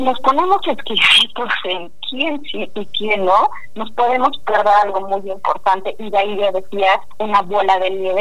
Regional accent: Mexico; las condiciones del sistema político mexicano. En mi país

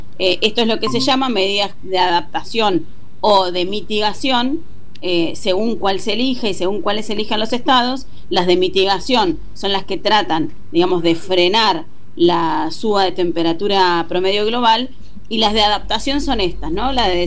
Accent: Trelew, Chubut, Argentina; Sabes que yo soy de Trelew.

